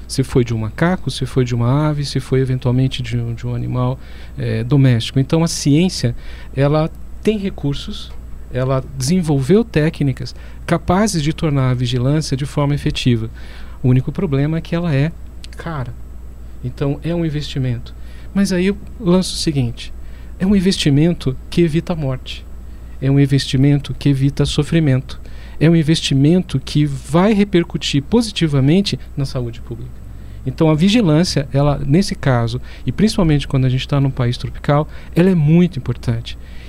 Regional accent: Paraná, Brazil; Eu, como paranaense, adoro essa questão.

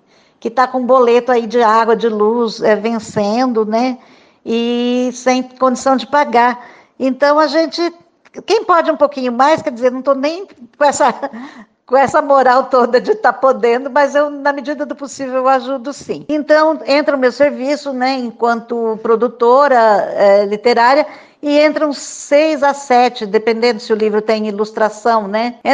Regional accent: Brazil; Esperança é aquilo que, né, a gente é brasileiro.

